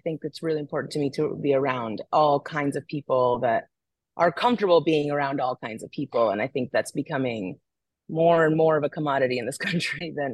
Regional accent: Barranquilla, Atlántico, Colombia; I come from Barranquilla in Colombia, which is the birth of magic realism.

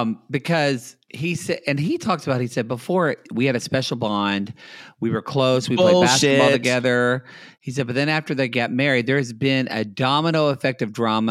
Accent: Oklahoma, United States; now in California, United States; And I mean, I'm from Oklahoma.

